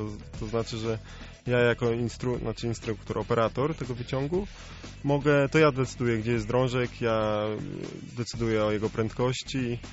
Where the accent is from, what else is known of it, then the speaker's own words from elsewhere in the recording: Biłgoraj, Lublin Voivodeship, Poland; że pochodzimy z Biłgoraja, gdzie to jest 20 minut do Biszczy.